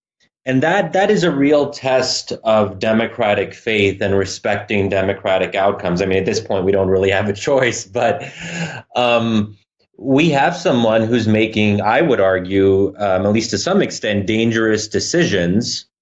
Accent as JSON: {"language": "English", "region": "Pennsylvania", "country": "United States", "tie": "born or raised there", "said": "I'm originally born and raised in Pennsylvania"}